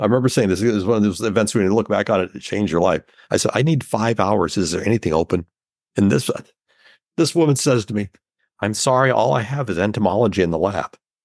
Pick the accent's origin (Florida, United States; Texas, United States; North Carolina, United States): Florida, United States; I remember as a kid collecting a large stag beetle when I was growing up in Florida.